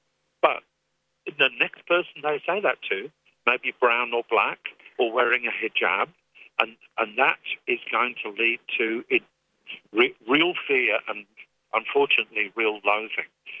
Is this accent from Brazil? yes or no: no; England, United Kingdom; accent: English; now in Australia; Because I don't have an Australian accent, I've got an English accent.